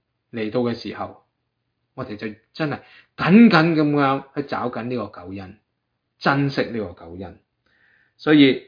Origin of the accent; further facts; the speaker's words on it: China; 我哋中国人